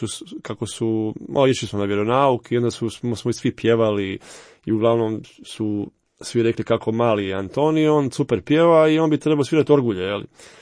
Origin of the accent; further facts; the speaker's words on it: Zagreb, City of Zagreb, Croatia; odrastao sam u Zagrebu